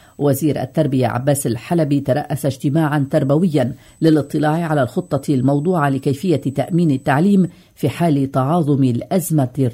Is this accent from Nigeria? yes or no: no; Lebanon; هل نحن كلبنانيين بأمان لناحية المواد الغذائية؟